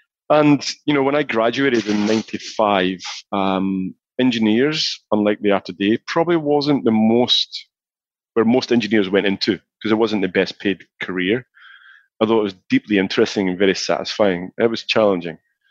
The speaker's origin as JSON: {"language": "English", "region": "Scotland", "country": "United Kingdom", "tie": "born or raised there", "said": "I grew up in Scotland, and you know, between Glasgow and Edinburgh, you know, very normal. Felt very loved, very close family, you know, a lot of cousins, a lot of people, small community."}